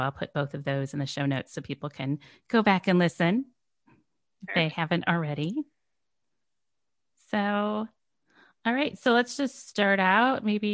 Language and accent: English; Michigan, United States; But I'm from Michigan. And this is, you know, we know about peninsulas here in Michigan.